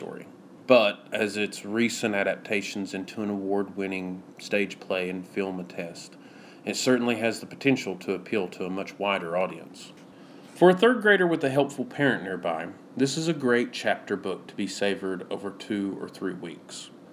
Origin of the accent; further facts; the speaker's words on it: Canyon, Texas, United States; from Canyon, Texas.